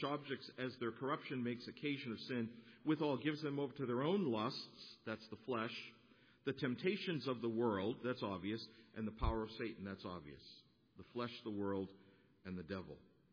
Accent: Northeast, United States; I grew up in the Northeast.

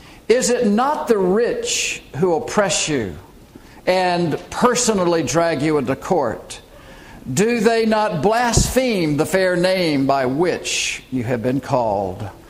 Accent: Birmingham, Alabama, United States; The civil rights movement in 1963 was red hot with intensity in my hometown of Birmingham, Alabama.

